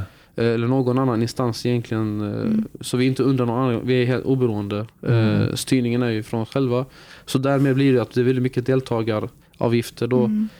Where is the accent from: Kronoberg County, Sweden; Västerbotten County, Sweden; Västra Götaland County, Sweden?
Kronoberg County, Sweden; Växjö; som jag är som sagt född och uppvuxen i Växjö då